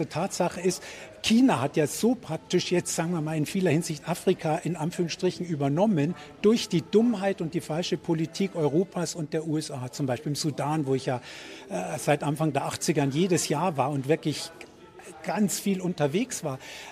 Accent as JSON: {"language": "German", "country": "Switzerland", "said": "weil wir hatten eben kaum, als Schweizer gar nicht und Deutschland auch nur sehr kleine koloniale Vergangenheit"}